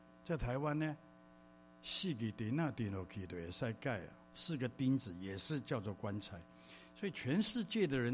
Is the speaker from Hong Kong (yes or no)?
yes; Hong Kong; 从小我在香港长大，12、13岁的时候呢，我就出来鬼混。